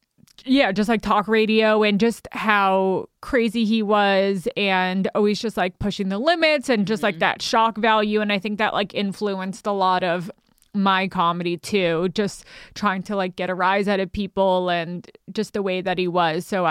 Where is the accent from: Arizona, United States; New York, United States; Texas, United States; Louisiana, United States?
New York, United States; So I grew up, I'm from New York, so I grew up listening to 92.3 K-Rock.